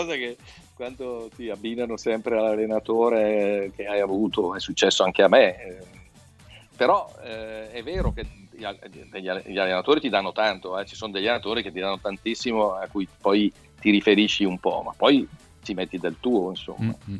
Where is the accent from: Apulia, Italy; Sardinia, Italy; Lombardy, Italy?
Lombardy, Italy; Brescia; sono bresciano, quindi testardo